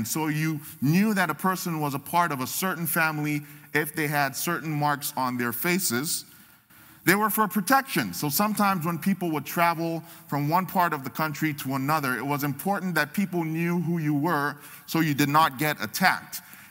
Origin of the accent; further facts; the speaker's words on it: Nigeria; I'm originally from Nigeria